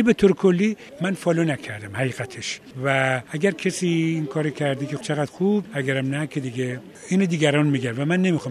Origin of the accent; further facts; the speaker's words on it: Abadan, Khuzestan, Iran; یادتون باشه که من در آبادان بزرگ شدم، من با کشتی بزرگ شدم، با طیاره بزرگ شدم، با قطار بزرگ شدم، با جاده بزرگ شدم، با تراک بزرگ شدم